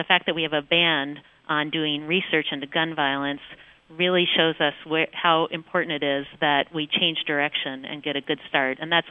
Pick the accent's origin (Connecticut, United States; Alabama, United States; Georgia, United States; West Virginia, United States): Alabama, United States; Selma; born there; Well, yeah, I was born in Selma, Alabama